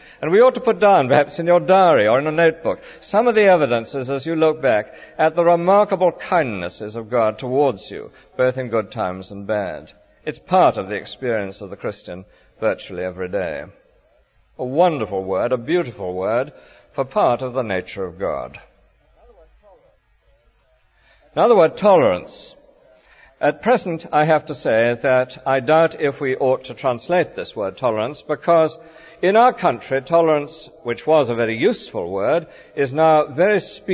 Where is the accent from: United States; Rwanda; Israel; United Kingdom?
United Kingdom; it's part of our pride as British people